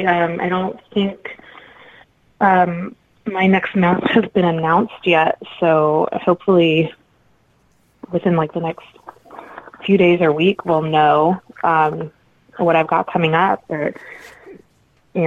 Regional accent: Midwest, United States; being that we are both from the Midwest

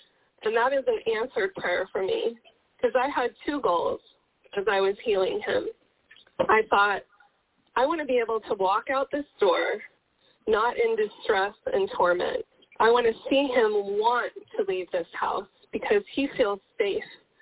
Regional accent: Colorado, United States; And then we're from Colorado, thunder, the rain, you know, on top of a mountain.

